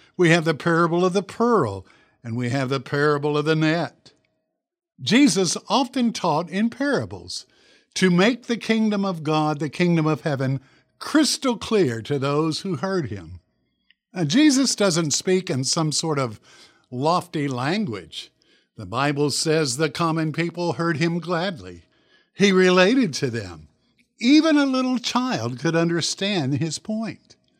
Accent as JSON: {"language": "English", "town": "Oak Ridge", "country": "United States", "tie": "born or raised there", "said": "I grew up in Oak Ridge, and I remember our pastor at the time, Pastor Julius Kemple"}